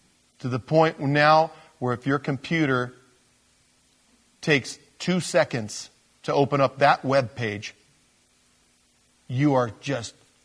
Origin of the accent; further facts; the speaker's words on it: Porterville, California, United States; I think about my hometown, Porterville, California. I know I'd just be a big failure there. Why? Everybody saw me grow up there.